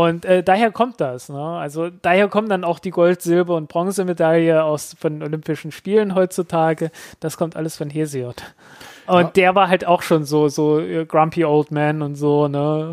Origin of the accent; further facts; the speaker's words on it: Germany; Die 90er Jahren waren für Leute, die in der DDR geboren wurden, also so, ich bin 83er Baujahr, also ich bin halt wirklich so aus dem Kindergarten gekommen, ich habe der erste Monat Schule war bei mir noch DDR.